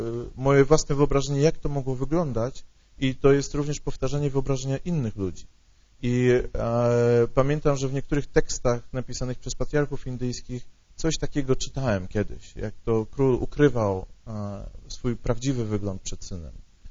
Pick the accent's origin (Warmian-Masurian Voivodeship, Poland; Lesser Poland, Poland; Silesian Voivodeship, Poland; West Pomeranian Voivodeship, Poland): West Pomeranian Voivodeship, Poland; Szczecin; Urodziłem się w Szczecinie. Pochodzę ze Szczecina. Oczywiście moi rodzice nie pochodzą ze Szczecina